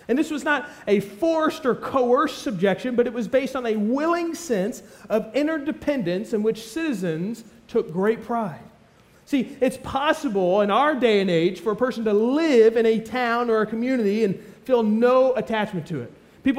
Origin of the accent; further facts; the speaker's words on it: Kentucky, United States; Listen, I'm from Kentucky. I am proud of this state. I'm a good old Kentucky boy.